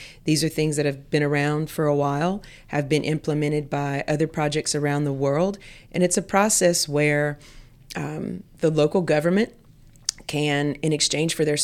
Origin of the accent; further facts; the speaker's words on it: Cameron, Louisiana, United States; When I grew up in Cameron, there were multiple pharmacies, for example.